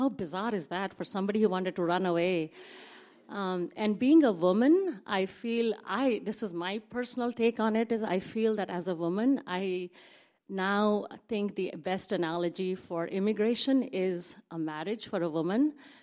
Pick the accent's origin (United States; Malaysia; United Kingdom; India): India; I grew up in India, and I was sent to a Catholic school.